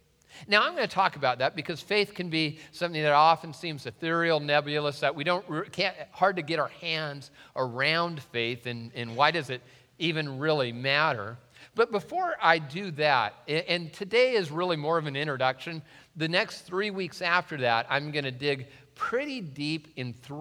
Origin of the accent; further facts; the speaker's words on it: Tacoma, Washington, United States; Now, growing up in Tacoma, I was faced with a dilemma. Do I leave them out for cultural acceptance? Or do I get these babies fixed?